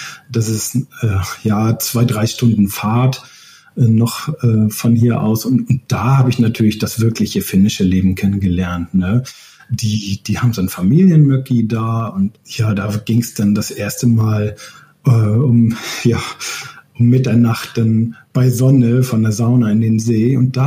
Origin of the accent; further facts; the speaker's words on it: Northern Germany, Germany; now in Finland; Ich komme ja aus Norddeutschland, habe zuletzt in Lübeck, in der Lübecker Bucht gelebt.